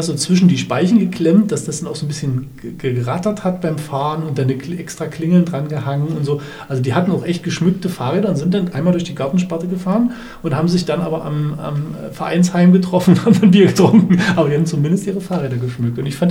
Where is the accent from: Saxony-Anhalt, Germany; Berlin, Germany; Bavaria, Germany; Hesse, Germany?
Saxony-Anhalt, Germany; Dessau; ich komme ja aus Dessau